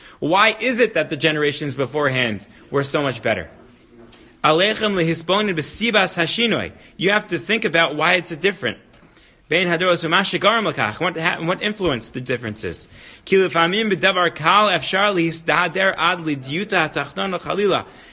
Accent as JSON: {"language": "English", "town": "Baltimore", "region": "Maryland", "country": "United States", "said": "they used to … because I'm from Maryland. So they wanted to give me a Hasidic name."}